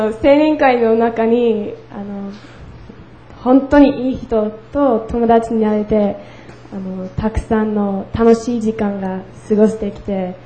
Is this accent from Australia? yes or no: yes; Australia; 同志社大学の、オーストラリアから来た同志社大学の交換留学生、